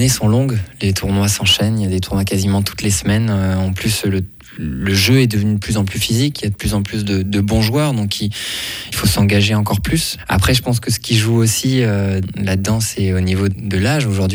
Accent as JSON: {"language": "French", "town": "Strasbourg", "region": "Grand Est", "country": "France", "lives_now": "Delémont, Switzerland", "said": "j'ai déménagé à Delémont. Maintenant, je suis depuis un peu plus d'un an. Il faut dire que je suis originaire de Strasbourg, de l'Alsace, donc de pas forcément trop loin."}